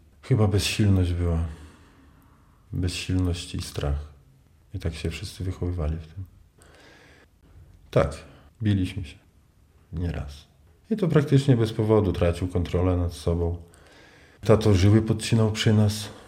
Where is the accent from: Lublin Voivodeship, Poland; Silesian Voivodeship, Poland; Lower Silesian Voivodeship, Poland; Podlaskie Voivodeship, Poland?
Podlaskie Voivodeship, Poland; Hermanówka; also born or lived in Białystok; Urodziłem się 82 roku, 1 marca w Białymstoku. Od urodzenia mieszkam we wsi Hermanówka.